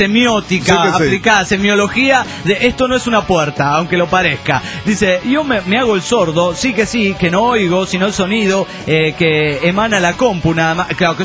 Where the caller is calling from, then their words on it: Buenos Aires, Argentina; de Buenos Aires, Argentina.